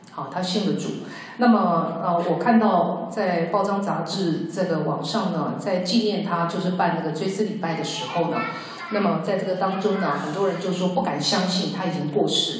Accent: Taiwan; born there; 1949年我的父母亲呢，就是来到台湾嘛，来到台湾。那我是在台湾出生的

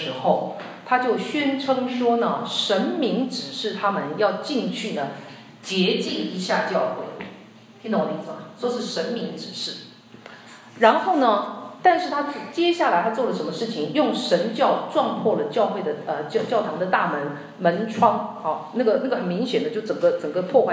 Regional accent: Taiwan; 我自己本身是从台湾来的哈

